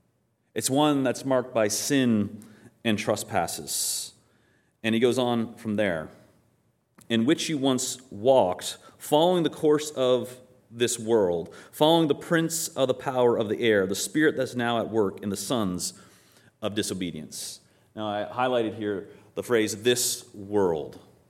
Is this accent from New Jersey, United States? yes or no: no; Maine, United States; And I'm from Maine, so I found an example of a car from Maine.